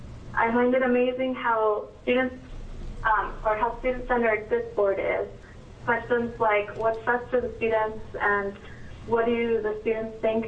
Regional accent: Oregon, United States; I come from Eastern Oregon.

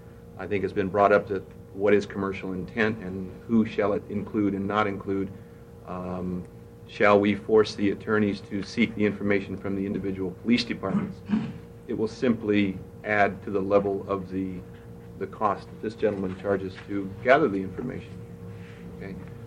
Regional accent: Portland, Oregon, United States; I'm from Portland, Oregon.

